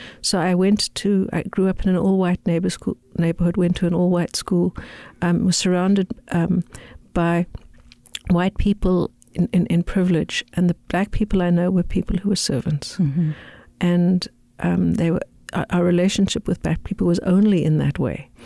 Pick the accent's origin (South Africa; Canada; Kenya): South Africa; now in Duluth, United States; I'm from South Africa. And when I'm here in Duluth in the United States, and I talk about home, I mean South Africa. Mm. I left South Africa in 1984, but I am deeply South African, an African to my core, and that is my home.